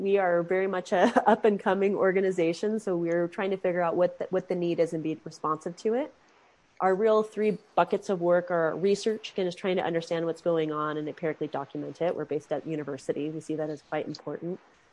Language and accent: English; Sandpoint, Idaho, United States; Because I specifically mentioned Sandpoint because I'm from Sandpoint